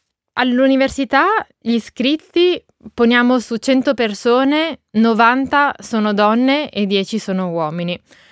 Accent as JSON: {"language": "Italian", "town": "Genoa", "region": "Liguria", "country": "Italy", "said": "Io sono di Genova, mi sono laureata all'Università degli Studi di Genova e poi ho fatto un dottorato a Genova e negli Stati Uniti."}